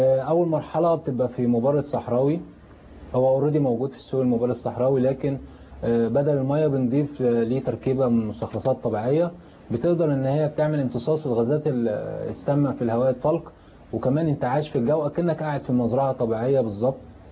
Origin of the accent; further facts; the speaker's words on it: Egypt; لان انا في مؤتمر بمثل بلدي مصر،